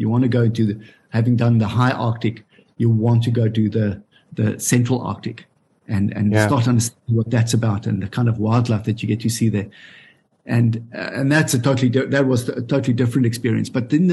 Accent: South Africa; I'm from South Africa. We have a lot of sunlight. we have warmth

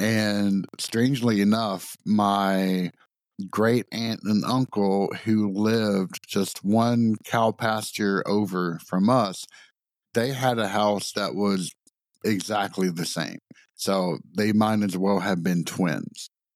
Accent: Sladen, Tennessee, United States; Yeah, so I grew up in Sladen, Tennessee, which has a population of 113 people. It is the smallest town in the entire state, which is roughly an hour and a half northwest of Nashville

